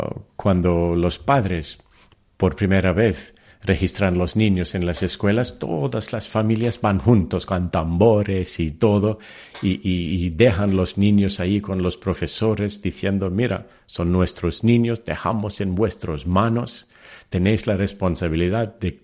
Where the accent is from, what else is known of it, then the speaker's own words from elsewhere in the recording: Anantapur, Andhra Pradesh, India; first language Telugu; Spanish is a second language; Esto fue mi decisión y fue algo muy natural porque soy de Anantapur, allí. Yo creo en mi pueblo, en mi gente.